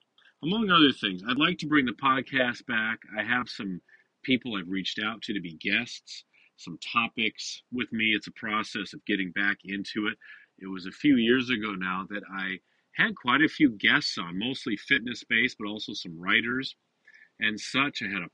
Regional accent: La Crosse, Wisconsin, United States; my beautiful home state, my home country, my home area of Wisconsin, the La Crosse, Wisconsin area.

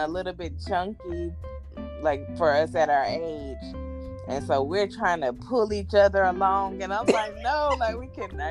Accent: Fort Lauderdale, Florida, United States; born there; I was still living in Florida. If you don't know, I was born in Florida, Fort Lauderdale.

